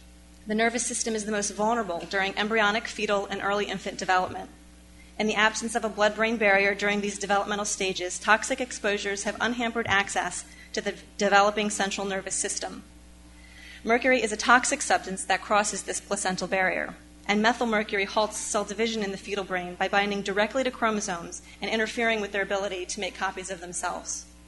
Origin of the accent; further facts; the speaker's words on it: Delaware, United States; I'm from Delaware, and it's often called the tailpipe of the country.